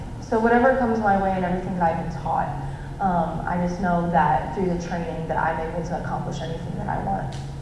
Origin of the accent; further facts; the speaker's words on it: Sanford, Florida, United States; I'm from Sanford, Florida.